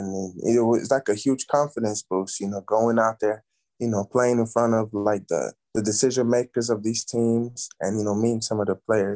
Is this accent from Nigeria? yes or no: yes; Nigeria; English is a second language; now in United States; But back home, like my first time even seeing a basketball like court, it was I was staying at this hotel in Lag